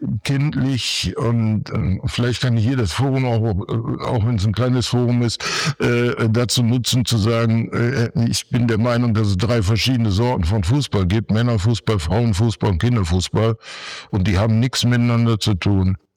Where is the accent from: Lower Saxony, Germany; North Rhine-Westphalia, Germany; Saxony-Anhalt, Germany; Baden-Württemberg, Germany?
North Rhine-Westphalia, Germany; Bottrop; moved away as an adult; now in Solingen, Germany; Tatsache ist, dass ich aus dem Ruhrgebiet komme, aus Bottrop, werde in ein paar Tagen 74 Jahre alt und bin hier nach Solingen gekommen, weil damals meine Eltern hierher gezogen sind, hatte keinerlei Beziehung zu Solingen.